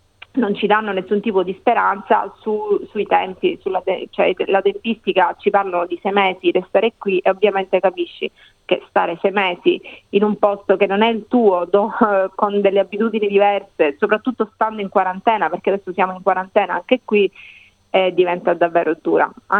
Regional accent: Patti, Sicily, Italy; io sono di Patti, un paese in provincia di Messina, in Sicilia.

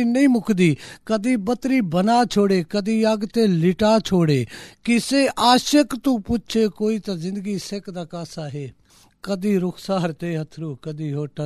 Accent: Jhang, Punjab, Pakistan; ਜਿਹੜਾ ਸਾਡਾ ਗਾਓਂ ਹੈ, ਜਿਹੜਾ ਸਾਡਾ ਪਿੰਡ ਹੈ ਰਸ਼ੀਦਪੁਰ, ਉਹ ਤਕਰੀਬਨ 2.5 ਕਿਲੋਮੀਟਰ 'ਤੇ, ਅਤੇ ਮੈਂ ਆਖ ਸਕਦਾ ਕਿ ਅਸੀਂ ਜੰਗ ਦੇ ਹੀ ਹਾਂ ਜੀ।

